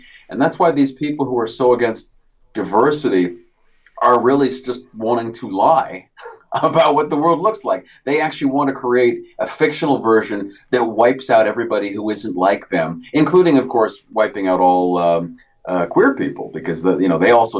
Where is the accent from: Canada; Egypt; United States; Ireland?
Canada; also born or lived in Kenya; And then, another element of it was that I'm a Kenyan Canadian.